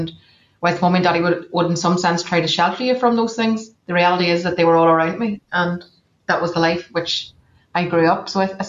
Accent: Northern Ireland, United Kingdom; And for me, growing up in County Tyrone, a lovely part of the world, might I add

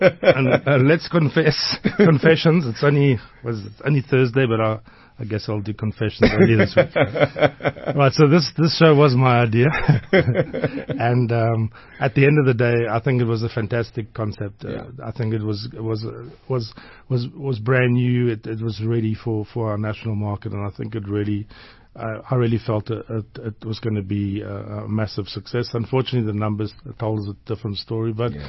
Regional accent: Port Elizabeth, Eastern Cape, South Africa; now in Johannesburg, South Africa; it's quite difficult growing up in Port Elizabeth.

